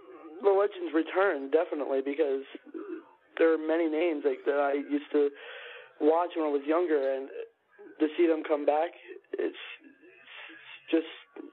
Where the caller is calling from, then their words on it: New York, United States; I'm calling from New York.